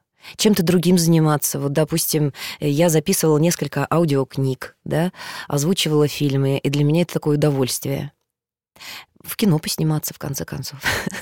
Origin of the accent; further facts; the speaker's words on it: Omsk, Omsk Oblast, Russia; accent: Siberian; поскольку я девочка из Омска приехала, естественно, у меня был говор.